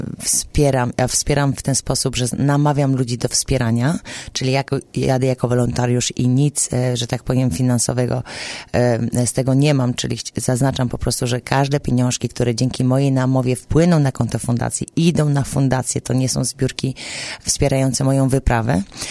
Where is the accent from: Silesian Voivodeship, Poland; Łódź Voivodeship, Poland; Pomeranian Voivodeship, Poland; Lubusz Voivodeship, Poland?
Pomeranian Voivodeship, Poland; Ustka; drugi etap zacznie się z Polski, mam nadzieję, że z mojego rodzinnego miasta Ustki i pojadę przez Azję.